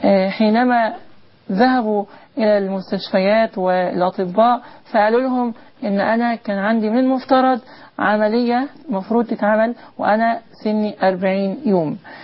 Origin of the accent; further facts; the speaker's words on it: Dinshal, Beheira, Egypt; born there; أنا من مواليد قرية اسمها دينشال. طبعا قرية دينشال دي من القرى اللي هي موجودة في مركز دمنهور محافظة البحيرة.